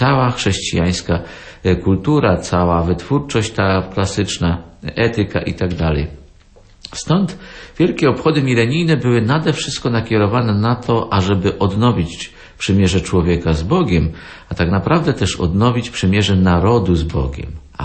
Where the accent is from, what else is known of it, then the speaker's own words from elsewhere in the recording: Subcarpathian Voivodeship, Poland; ludzi z moich stron rodzinnych Podkarpacia